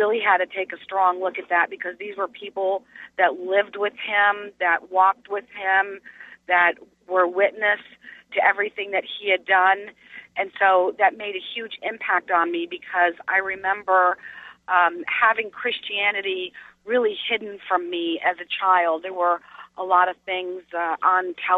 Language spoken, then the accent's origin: English; New York, United States; now in Houston, United States; And, you know, I'm also from New York State. When I moved down to Houston, Texas